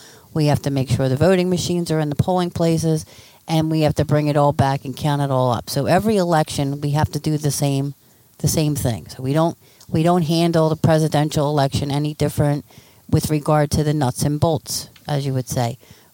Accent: Philadelphia, Pennsylvania, United States; I'm from Rawnhurst in northeast Philly.

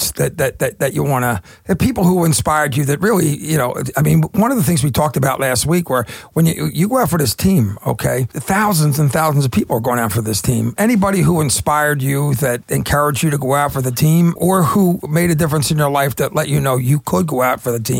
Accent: Philadelphia, Pennsylvania, United States; I'm a construction worker from Philly, right?

